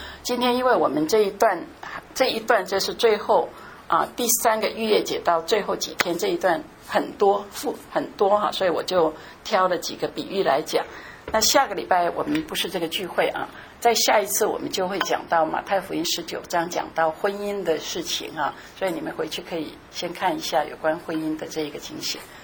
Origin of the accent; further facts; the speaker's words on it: China; 我们中国人200年前马礼逊的时候才把福音传进来